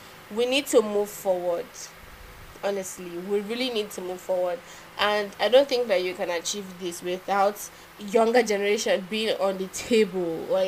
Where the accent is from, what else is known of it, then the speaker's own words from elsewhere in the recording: Nigeria; And honestly, I feel like as a Nigerian